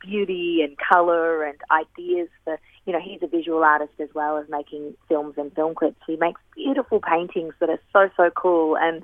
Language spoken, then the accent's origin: English; Violet Town, Victoria, Australia; growing up in Violet Town and growing up, you know, in this really isolated sort of bushy 60 acres of nothing but forest and plants and trees and animals